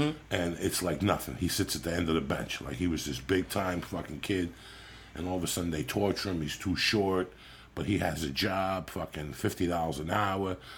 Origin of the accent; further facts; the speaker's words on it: North Bergen, New Jersey, United States; Listen, there was one when I was growing up in North Bergen